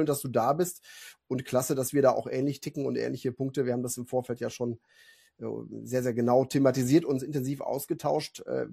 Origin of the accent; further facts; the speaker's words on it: Austria; ein Buch, das mir als Österreicher natürlich besonders viel Spaß macht.